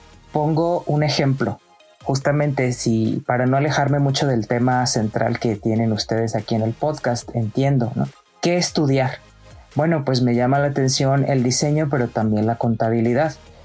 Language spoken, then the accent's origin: Spanish; Guadalajara, Jalisco, Mexico; now in Ensenada, Mexico; Soy nativo de Guadalajara, pero con mucho tiempo ya he vivido en Baja California.